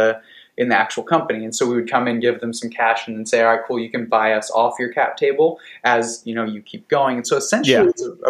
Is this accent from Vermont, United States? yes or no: yes; Vermont, United States; now in San Diego, United States; So I grew up in Vermont, snowboarding, came to San Diego. When you come here, you learn to surf.